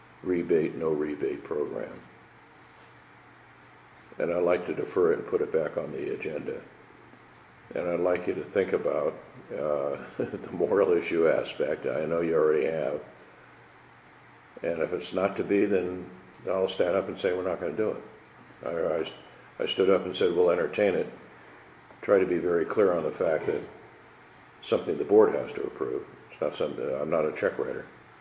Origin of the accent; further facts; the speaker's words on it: San Leandro, California, United States; I come from San Leandro, and the best I've ever done is 3 or 4